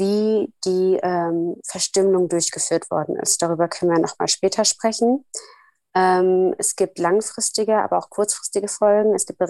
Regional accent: Somalia; Ich komme ja aus Somalia

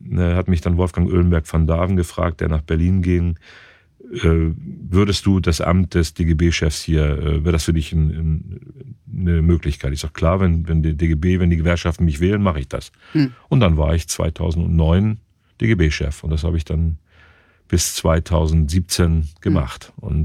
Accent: Bern, Switzerland; weil ich bin in der Nähe von Burgdorf groß geworden und Burgdorf war damals noch eine Kuhwiese

